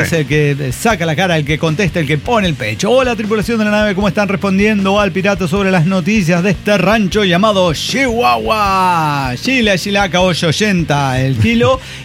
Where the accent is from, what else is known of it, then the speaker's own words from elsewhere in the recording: Barcelona, Catalonia, Spain; que yo soy de Barcelona